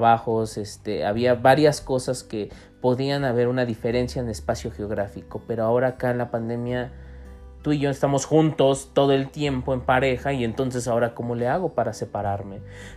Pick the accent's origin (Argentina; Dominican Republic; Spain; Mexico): Mexico; nos hace esta invitación a pensarnos nosotros en nuestra psicología como mexicanos